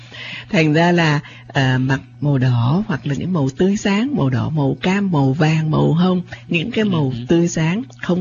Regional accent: Northern Vietnam, Vietnam; Gia đình của tôi là người Bắc, thành ra cũng có những cái món của người Bắc.

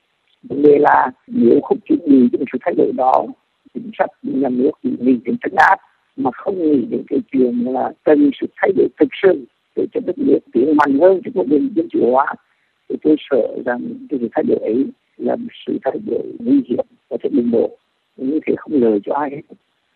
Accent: Huế, Thừa Thiên Huế, Vietnam; Tôi lớn lên ở Huế, nhiều tháng thành phố Huế mình nặng mùi lường tay.

